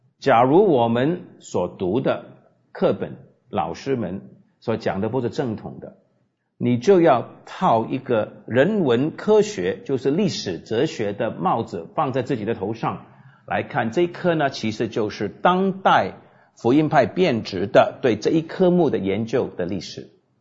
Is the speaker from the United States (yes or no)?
yes; United States; 我成长在一个存在主义泛滥的美国嬉皮士时代，我在大学的年日是1968到71年